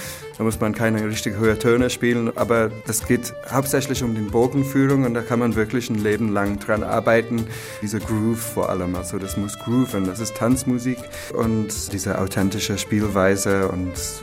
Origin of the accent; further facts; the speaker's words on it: North East England, United Kingdom; German is a second language; gab es dann einen neuen Kurs in Newcastle, in der Gegend, wo ich herkomme, Nordostengland